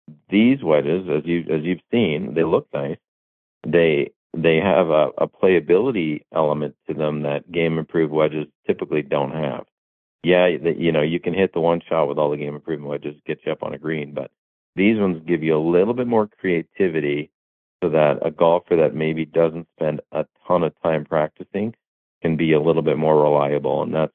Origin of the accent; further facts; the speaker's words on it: Canada; I grew up around George Knudsen in Canada.